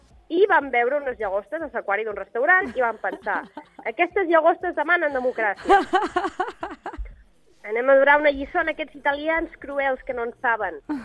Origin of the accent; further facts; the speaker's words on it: Puigdenvall, Catalonia, Spain; jo som de Puigdenvall, que és un poble només conegut per restaurant del Camí Vell i per adolescents pujats amb motilles trucades de merda.